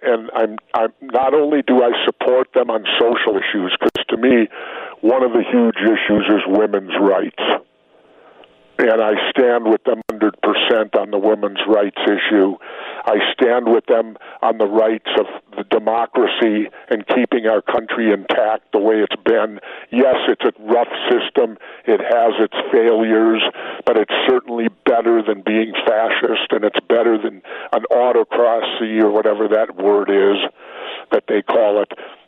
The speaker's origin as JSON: {"language": "English", "town": "Minneapolis", "region": "Minnesota", "country": "United States", "said": "I happen to be a white boy, but I'm from South Minneapolis."}